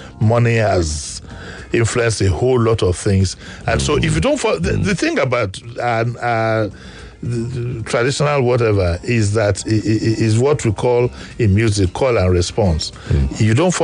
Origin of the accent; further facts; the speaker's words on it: Yaba, Lagos, Nigeria; When I grew up in Yaba, we were still using the same system.